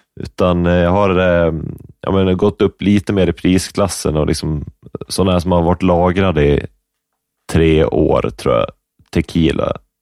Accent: Upplands Väsby, Stockholm County, Sweden; born there; Upplands Väsby, tror jag.

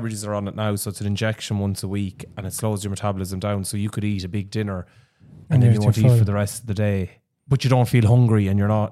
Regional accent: Leinster, Ireland; We grew up in the Midlands and Leash.

